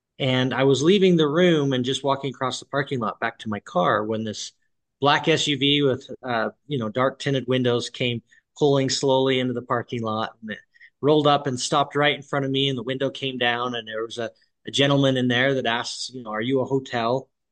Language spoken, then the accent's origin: English; Utah, United States; Now, growing up, I grew up here in the Uinta Basin.